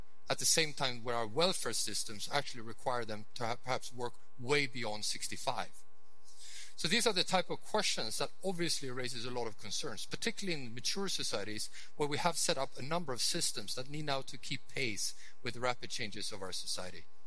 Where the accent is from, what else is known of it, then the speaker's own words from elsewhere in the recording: Sweden; my home country, by the way, is Sweden.